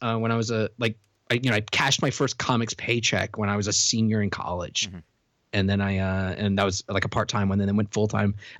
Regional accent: Richmond, Virginia, United States; So I grew up in Richmond, Virginia, and there weren't a whole lot of comic book stores

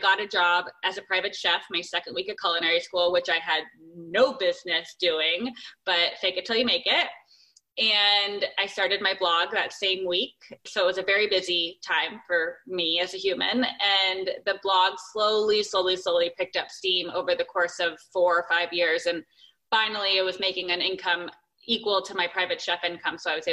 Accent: Arizona, United States; now in California, United States; Like I'm in California. I grew up in Arizona.

